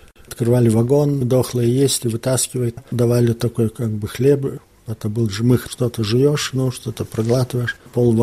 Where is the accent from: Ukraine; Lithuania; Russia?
Lithuania; сказал, что я из Литвы.